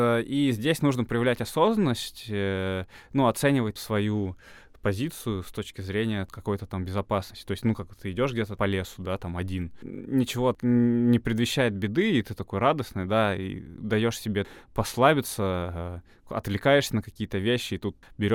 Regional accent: Neftekamsk, Bashkortostan, Russia; Считай, я родом из Нефтекамска

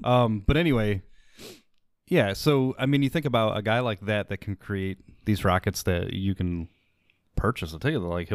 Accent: Ohio, United States; You attacking me because I'm from Ohio?

